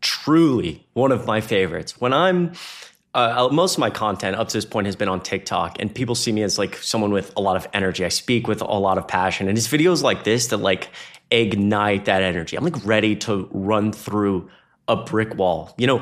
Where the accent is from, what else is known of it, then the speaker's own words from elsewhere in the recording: Georgia, United States; I was born and raised in Georgia